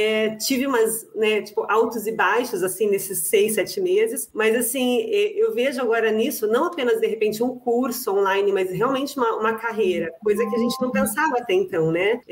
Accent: Brazil; moved away as an adult; Então, sou brasileira, vim para cá faz um ano e meio apenas, bem no comecinho da pandemia.

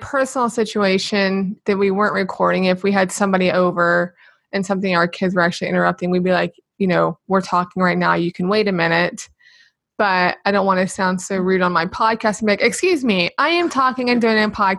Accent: Palm Beach, Florida, United States; moved away; also born or lived in Georgia / Tennessee; I grew up in Palm Beach, Florida. And when I moved from Florida, you know, I was living in Georgia where Devin's family is. And then from there, we went to Tennessee.

